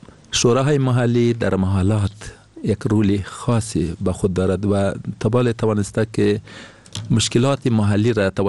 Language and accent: Persian; Afghanistan; first language Pashto; Persian is a second language; ما کمی لهجه داریم، زبان ما داریم پشتوست.